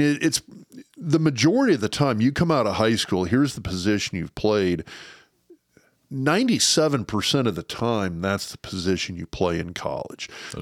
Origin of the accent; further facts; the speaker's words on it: Lincoln, Nebraska, United States; because I grew up in Lincoln. I mean, I grew up in Nebraska, and everybody kind of knew everybody.